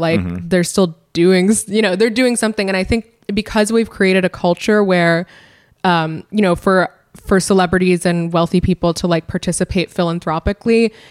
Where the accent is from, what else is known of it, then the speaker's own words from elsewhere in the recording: Pennsylvania, United States; I mean, growing up in Pennsylvania does add a little bit of nuance to this